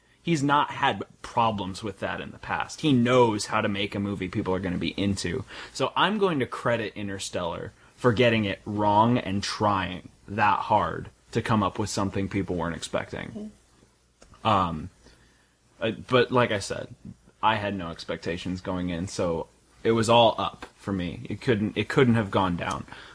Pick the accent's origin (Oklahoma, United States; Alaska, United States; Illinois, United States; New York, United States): Illinois, United States; Chicago; I'm from Chicago, so the Dark Knight's kind of like crammed down my throat.